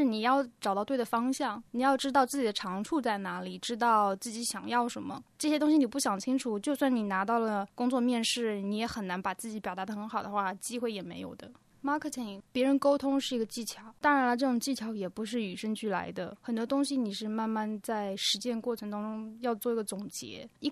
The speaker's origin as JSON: {"language": "Chinese", "country": "China", "said": "因为毕竟我是中国人嘛，所以我对中国市场肯定是有信心的。虽然我在英国念书这么多年"}